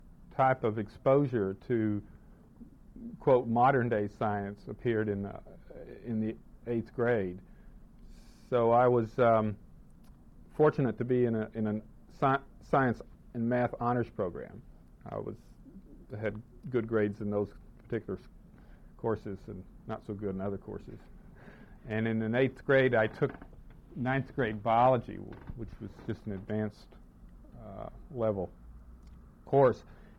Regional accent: Sterrett, Texas, United States; born there; I was born in 1950 in Sterrett, Texas. It's a small town about halfway between Dallas and Waco.

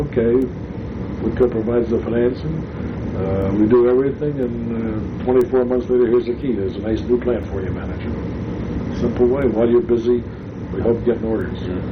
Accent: New York, United States; I'm a New Yorker. I live in New York.

